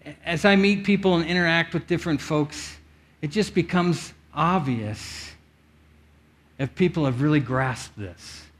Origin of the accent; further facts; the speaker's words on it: Iowa, United States; I grew up in Iowa. I know a little bit about farming.